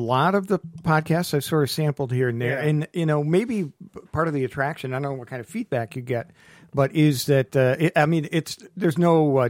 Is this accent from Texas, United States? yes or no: no; Ohio, United States; I live in Toledo now, and I grew up in Ohio in the north central part of the state.